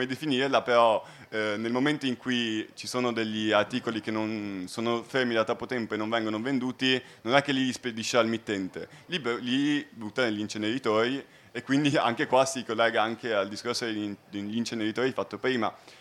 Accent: Treviso, Veneto, Italy; Treviso, la città da dove vengo io

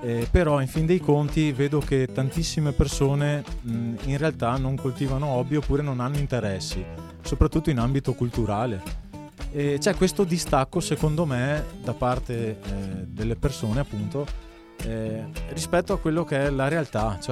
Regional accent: Asolo, Veneto, Italy; appunto, e vengo da Asolo.

